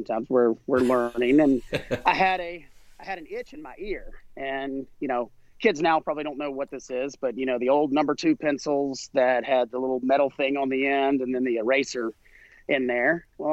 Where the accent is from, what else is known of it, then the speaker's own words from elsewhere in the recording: South Carolina, United States; I grew up in South Carolina.